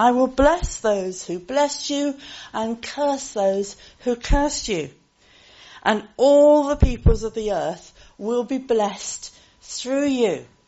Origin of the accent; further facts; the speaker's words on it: United Kingdom; born there; It's one of the ways that I prove that I'm British, but I'm British because I was born here.